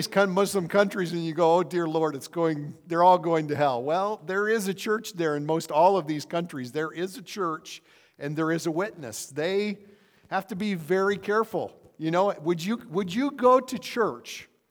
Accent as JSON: {"language": "English", "town": "Platte", "region": "South Dakota", "country": "United States", "said": "I'm from Platte, South Dakota, Midwest boy."}